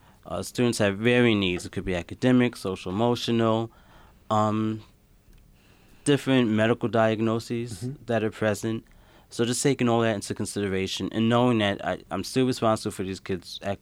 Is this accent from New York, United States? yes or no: yes; Brooklyn, New York, United States; also born or lived in Long Island; I grew up in Brooklyn, New York, and also on Long Island.